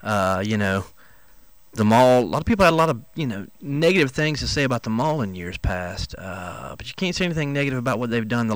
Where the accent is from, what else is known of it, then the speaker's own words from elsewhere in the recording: Abbeville, South Carolina, United States; I'm from Abbeville